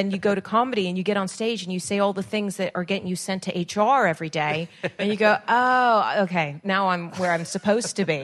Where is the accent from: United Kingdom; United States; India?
United Kingdom; born there